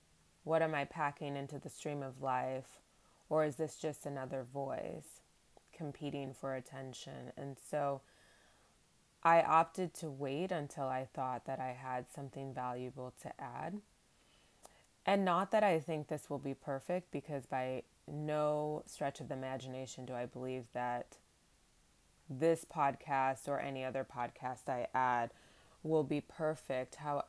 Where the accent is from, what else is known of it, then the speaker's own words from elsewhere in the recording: Ann Arbor, Michigan, United States; I'm from Ann Arbor, Michigan. I lived there for a long period of time, went to school there, got my bachelor's and my master's from the University of Michigan